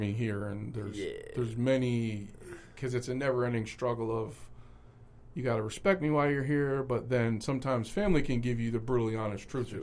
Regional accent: Cleveland, Ohio, United States; we're both from Cleveland.

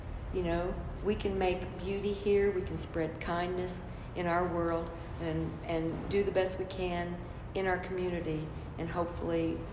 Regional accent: Tulsa, Oklahoma, United States; And especially, I grew up in North Tulsa. You know, the fact is there's so much inequality. I live in North Tulsa.

